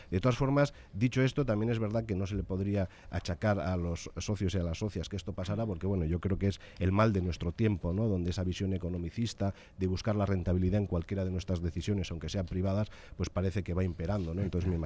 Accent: Oñati, Basque Country, Spain; hoy casi que me alegra de poder hablar de mi pueblo. No olvidemos que yo soy oñatiarra

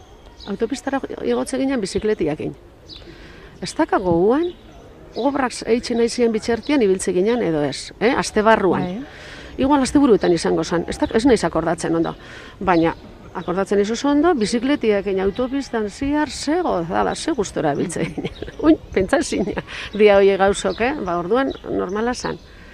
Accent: Mendaro, Basque Country, Spain; eta ni Mendarokoa naiz. Mendaron jaixo nitzan eta Mendaron bizi naiz.

